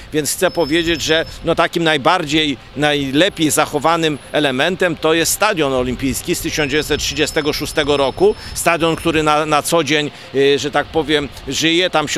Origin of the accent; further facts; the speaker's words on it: Warsaw, Masovian Voivodeship, Poland; born there; jestem z urodzenia warszawiakiem